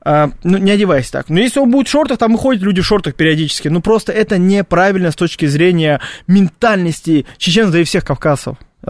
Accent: Grozny, Chechnya, Russia; now in Moscow, Russia; Я из Грозного. Ну, я живу в Москве, но был в Грозном.

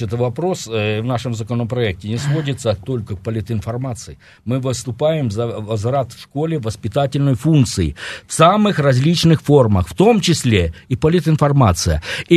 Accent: Donbas, Ukraine; А говор у меня один. Я родом из Донбасса.

